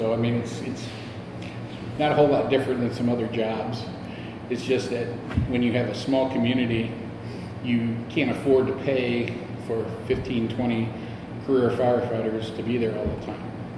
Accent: Maryville, United States; Growing up in Maryville, at the intersection of Main and Donk Street, they always put a Christmas tree up every year in the middle of the intersection.

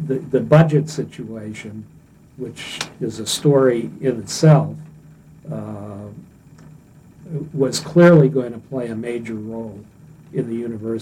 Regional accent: Detroit, Michigan, United States; I grew up in Detroit, you know, during the Depression.

